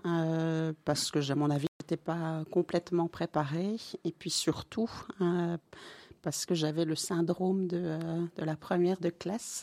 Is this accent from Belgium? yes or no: yes; Boussu, Wallonia, Belgium; moved away as an adult; also born or lived in Brussels; Je suis née à Boussu.